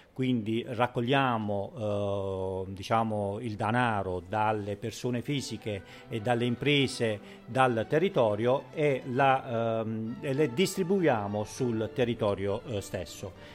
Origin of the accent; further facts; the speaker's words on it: Noci, Apulia, Italy; now in Putignano, Italy; mi sono trasferito qui a Putignano. Sono di Noci.